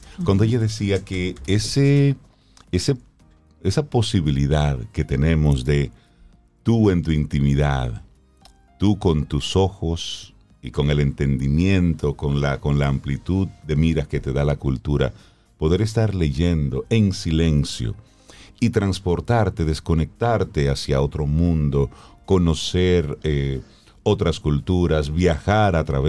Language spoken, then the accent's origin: Spanish; Salcedo, Hermanas Mirabal, Dominican Republic; Mi sangre cibaeña que corre por las venas.